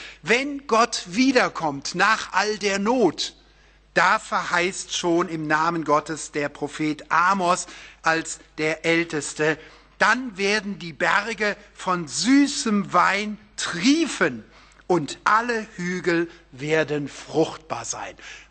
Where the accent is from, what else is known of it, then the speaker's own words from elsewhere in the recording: Baden-Württemberg, Germany; für uns, die wir geizig sind, als Badener hier auf der Grenze